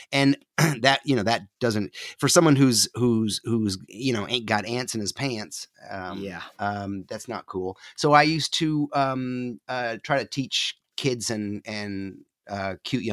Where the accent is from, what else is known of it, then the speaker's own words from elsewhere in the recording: New York, United States; But I did get accepted to the university in my hometown, State University of New York.